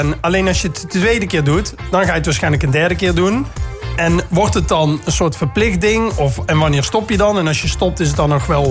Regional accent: Eindhoven, North Brabant, Netherlands; born there; Waarbij Eindhoven natuurlijk voor mij de stad is waar ik geboren ben. En waar ik woon en waar ik leef en waar ik alles heb opgebouwd.

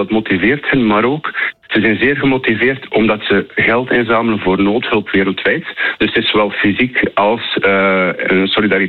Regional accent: Bruges, Flanders, Belgium; now in Amsterdam, Netherlands; Dat klopt, ik kom uit Brugge, maar ik woon al 9 jaar in Nederland, in Amsterdam.

